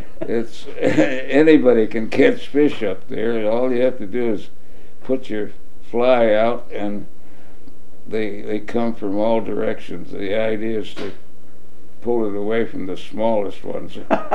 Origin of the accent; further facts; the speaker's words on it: Poughkeepsie, New York, United States; born there; I was born in Poughkeepsie. My mother had gone to Vassar and married a townie in Poughkeepsie.